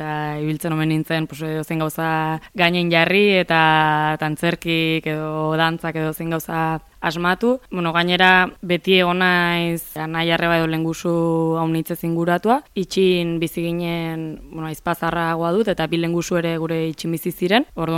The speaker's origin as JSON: {"language": "Basque", "town": "Hendaye", "region": "Nouvelle-Aquitaine", "country": "France", "tie": "born or raised there", "lives_now": "Lesaka, Spain", "said": "ni Hendaian jaio nintzen. Eta urtzaroaren parte handi bat Hendaian pasatu dut, bereziki ikasketei lotuta eta astean zehar. Ni aldi berin asteburutan beti etortzen ginen Lesakara, eta gerora azkenin Lesakan bizitzen bukatu dut. Orduan sentitzen naiz erdi Hendaiarra, erdi Lesakarra naiz"}